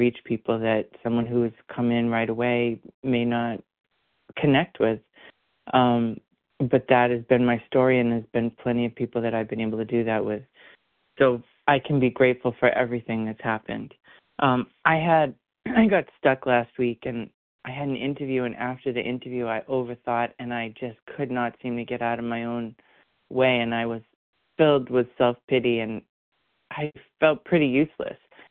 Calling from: Rhode Island, United States; Felicia D. is in Door and from Rhode Island.

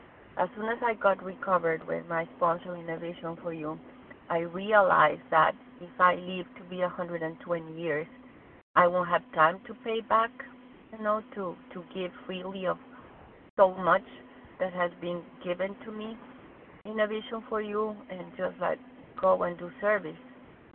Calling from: Boston, Massachusetts, United States; recovered compulsive overeater, I'm calling from Boston.

